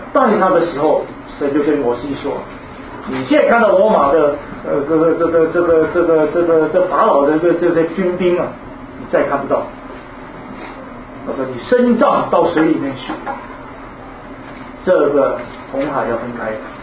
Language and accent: Chinese; China; 我们中国人抬轿子很多